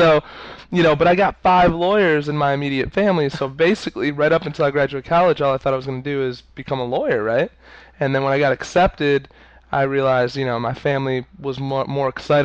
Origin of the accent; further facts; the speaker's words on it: Detroit, Michigan, United States; I remember, you know, telling him I'm from Detroit.